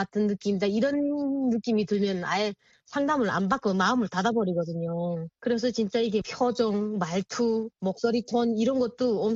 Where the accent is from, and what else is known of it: North Korea